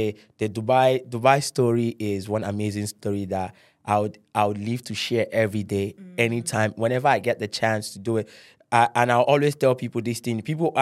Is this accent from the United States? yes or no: no; Nigeria; I'm Nigerian. And you find a Nigerian, tell you, I'm from Nigeria.